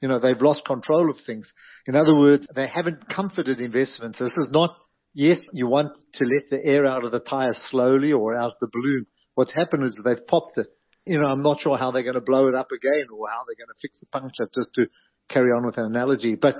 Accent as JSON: {"language": "English", "town": "Johannesburg", "region": "Gauteng", "country": "South Africa", "tie": "born or raised there", "said": "I grew up in Greenside, yeah."}